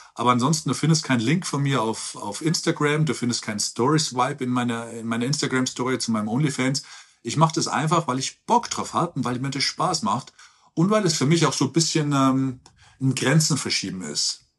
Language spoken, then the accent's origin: German; Ergolding, Bavaria, Germany; Aus Ergolding, Niederbayern, ich bin der volle Bauer. Ich bin so ein Bauer, ich bin in Ergolding aufgewachsen, zur damaligen Zeit 10.000 Einwohner. Wir waren das letzte Haus bei den Feldern. Ich bin zwischen Kühen und Odel aufgewachsen, ja, voll der Bauer.